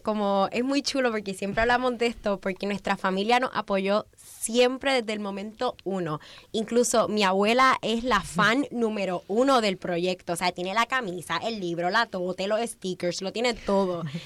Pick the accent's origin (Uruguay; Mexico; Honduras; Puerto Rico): Puerto Rico; moved away as an adult; now in Spain; Yo soy de Puerto Rico